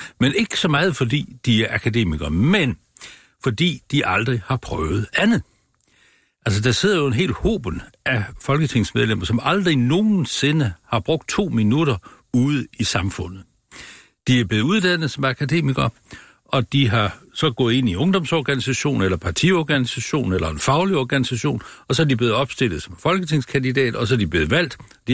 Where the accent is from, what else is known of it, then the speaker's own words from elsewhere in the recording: Vejle, Region of Southern Denmark, Denmark; Der var det, jeg var fra Vejle. Ja. Jeg var født i Vejle, og jeg havde siddet i kommunalbestyrelsen i Vejle i en enkelt periode, og var en kendt Vejledreng.